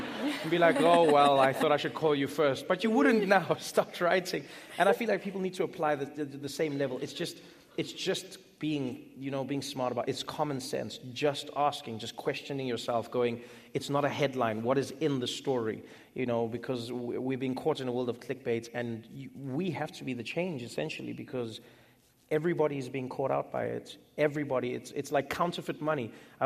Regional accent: South Africa; born there; I was born in South Africa during a time known as apartheid.

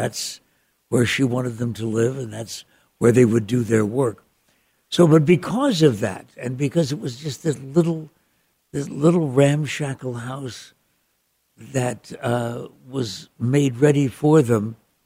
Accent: Ireland; I'm an Irishman, so there's a certain DNA optimism that exists.

